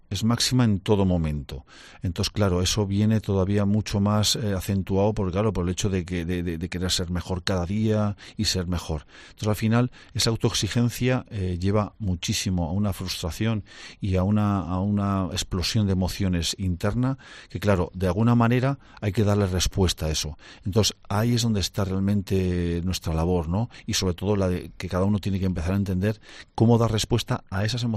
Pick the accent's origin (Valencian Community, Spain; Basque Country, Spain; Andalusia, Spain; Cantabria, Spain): Cantabria, Spain; Al final, como cántabro, como persona humana